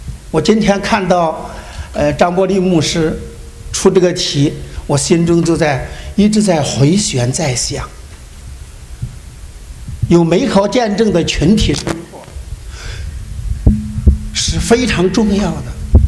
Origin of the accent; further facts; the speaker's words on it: Henan, China; 我是河南人，就用河南的声调给我们大家唱一下这一节圣经